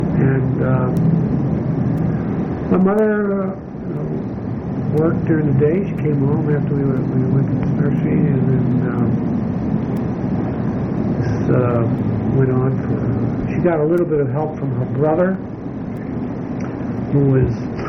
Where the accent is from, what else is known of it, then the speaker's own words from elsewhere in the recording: Bronx, New York, United States; born there; Well, I was born in the Bronx. My mother and father were children of immigrants, but they were both born in New York, in Manhattan, Lower East Side.